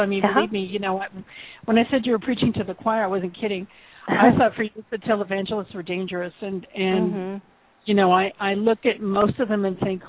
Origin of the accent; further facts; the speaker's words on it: Canada; although I was brought up Anglican in Canada and was involved in the Episcopal Church and stuff